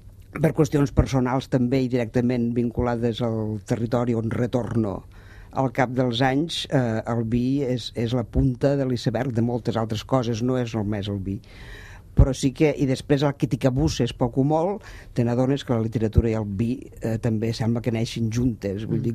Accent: Catalonia, Spain; Jo sóc del Priorat i la primera vegada que em vaig emborratxar tenia 3 anys.

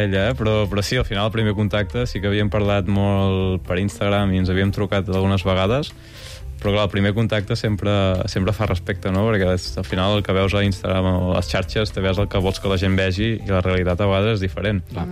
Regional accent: Banyoles, Catalonia, Spain; jo soc de Banyoles, ella és d'Euskadi, i jo a l'hivern estic a Font-romeu, a la Cerdanya

